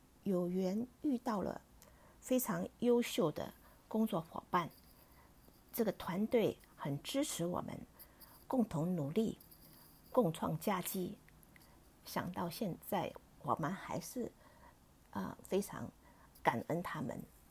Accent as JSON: {"language": "Chinese", "country": "Hong Kong", "tie": "born or raised there", "said": "我小时候在香港，不知人间疾苦，拥有无忧无虑的童年。虽然是独生女，可是我并不觉得孤单。"}